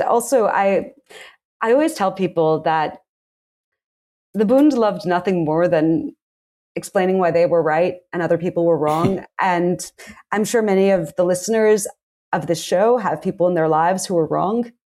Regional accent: United States; I'm an American, and it's not my country

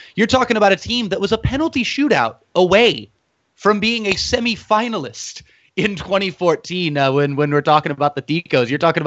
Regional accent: Watsonville, California, United States; growing up where I grew up, that was all there was in my hometown of Watsonville, which is a 90% Mexican-American population

